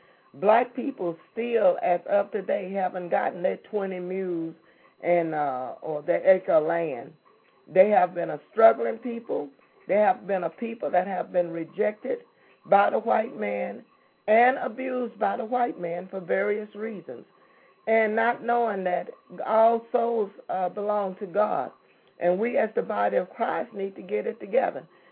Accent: Texas, United States; I'm from Texas, and there's a place called Seabrook and Kema.

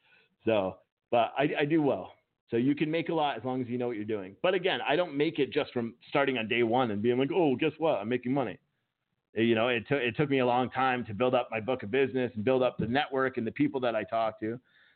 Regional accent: New Hampshire, United States; I'm from New Hampshire originally, not from there, but I lived up there previously. So I'm used to the cold you guys have.

